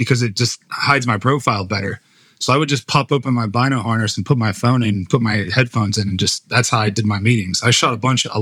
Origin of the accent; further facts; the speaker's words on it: Ohio, United States; Yeah, so I grew up in Northeast Ohio, right there where West Virginia, Pennsylvania, and Ohio all meet.